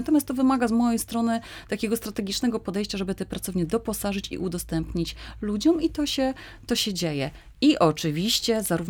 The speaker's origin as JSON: {"language": "Polish", "town": "Rzeszów", "region": "Subcarpathian Voivodeship", "country": "Poland", "said": "I ja jestem stąd."}